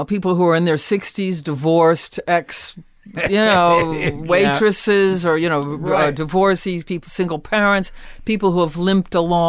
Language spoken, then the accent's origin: English; Akron, Ohio, United States; born or raised there